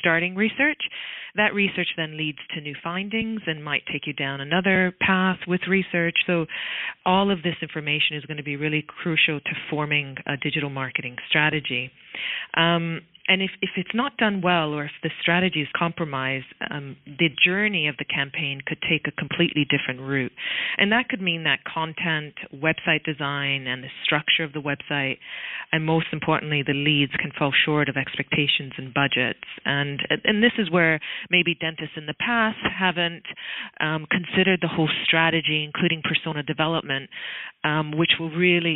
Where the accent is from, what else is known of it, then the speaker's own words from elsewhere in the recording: Canada; accent: Canadian; now in Australia; I am Canadian background living in Australia, but I still have the good old Canadian accent.